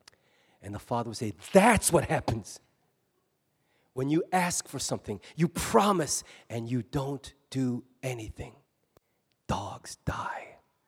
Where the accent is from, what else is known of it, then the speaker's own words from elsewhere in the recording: United States; because I'm an American pastor, and I come from a church with a very healthy sense of stewardship.